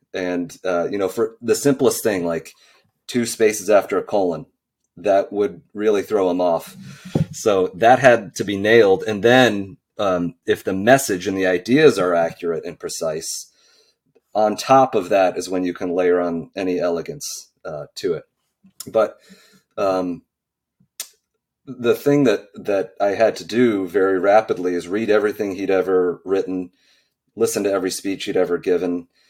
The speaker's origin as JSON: {"language": "English", "town": "Cleveland", "region": "Ohio", "country": "United States", "said": "By the way, Ari, I'm from Cleveland, or the outskirts of Cleveland. So great to talk with a fellow Ohioan."}